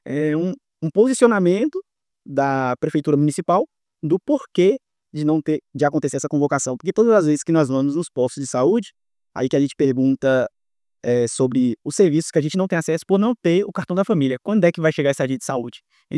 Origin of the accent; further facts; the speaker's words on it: Brazil; Moro lá no, principalmente lotado no bairro Nova Cidade há mais de 23 anos, nascido e criado lá praticamente.